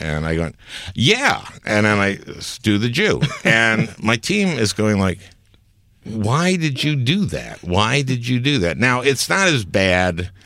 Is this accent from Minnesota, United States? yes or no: yes; St. Louis Park, Minnesota, United States; I grew up in St. Louis Park, which is the Jewish suburb of Minneapolis. It's about 25%, or was when I was growing up, about 25% Jewish, but that's a lot of Jews in Minnesota.